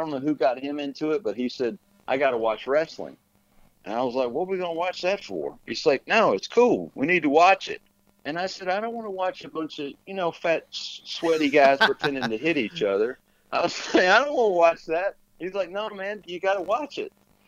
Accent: Bartlett, Tennessee, United States; Well, I grew up in Bartlett, Tennessee, which is in Memphis, and I had a friend that lived three doors down from me

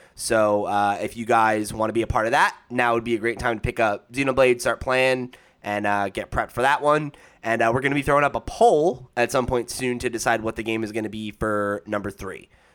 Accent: United States; It is the 4th of July tomorrow, which is, of course, a holiday in my my home country.

